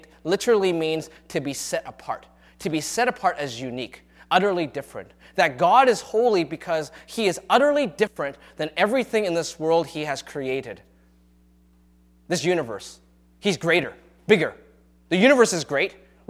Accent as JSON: {"language": "English", "town": "North Delta", "region": "British Columbia", "country": "Canada", "tie": "born or raised there", "said": "when I grew up in North Delta, the safe place outside of Surrey, right?"}